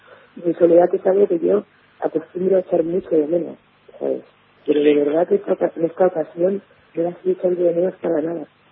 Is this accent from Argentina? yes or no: no; Spain; yo me acuerdo de un detalle en mi tierra, en España